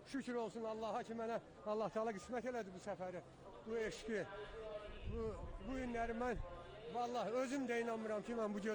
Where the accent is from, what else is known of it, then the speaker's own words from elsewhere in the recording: Surakhani, Baku, Azerbaijan; Azərbaycandan gəlmişəm, Suraxan rayonundan.